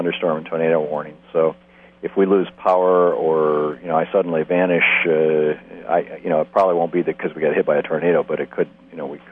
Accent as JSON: {"language": "English", "town": "Lansing", "region": "Michigan", "country": "United States", "tie": "born or raised there", "said": "Lansing, Michigan."}